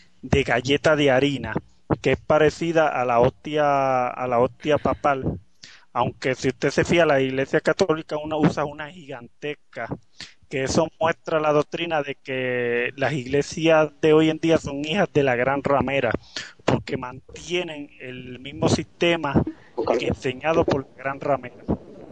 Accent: Puerto Rico; aquí en mi país, en Puerto Rico

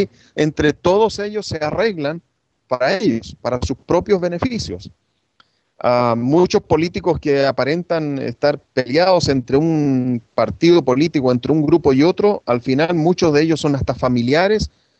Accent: Chile; Yo conozco en Chile, en mi país, tengo personas que incluso años atrás yo apoyé para que llegasen a altos puestos en la política, en mis tiempos de ignorancia, cuando yo era un evangélico pentecostal.

